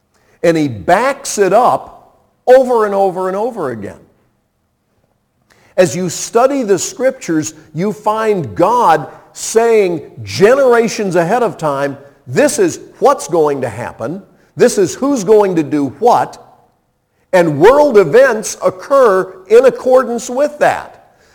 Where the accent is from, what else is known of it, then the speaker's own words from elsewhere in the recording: Indiana, United States; You know, my home actually isn't in East Tennessee. I'm from Indiana.